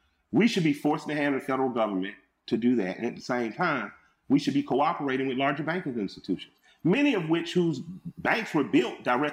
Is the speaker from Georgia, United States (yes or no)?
yes; Atlanta, Georgia, United States; I'm from Atlanta. So people had to learn how to cooperate here.